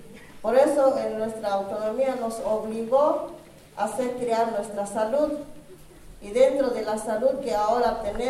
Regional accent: La Garrucha, Chiapas, Mexico; vengo del Caracol 3, La Garrucha.

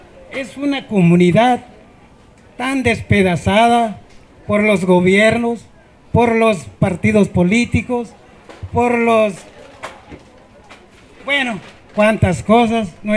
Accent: Pómaro, Michoacán, Mexico; Nosotros venimos a refugiarnos de Pómaro a esta comunidad, a pedirle asilo político, porque no podemos estar en nuestras casas.

